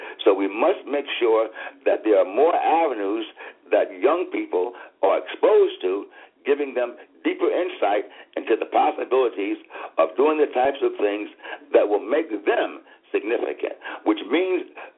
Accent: Cordele, Georgia, United States; born there; Oh, I was born in Cordele, Wilcox County.

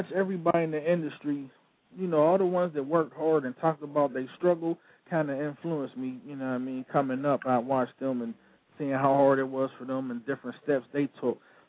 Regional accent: Pittsburgh, Pennsylvania, United States; I'm from the Steel City. I'm going to still be here once everything blow up. I'm going to stay in the burg.

